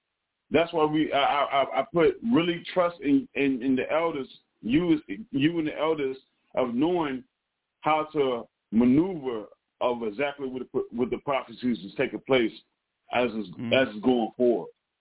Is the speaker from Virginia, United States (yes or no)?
yes; Newport News, Virginia, United States; And I live in Newport News. We're in the Newport News area. I'm from Newport News.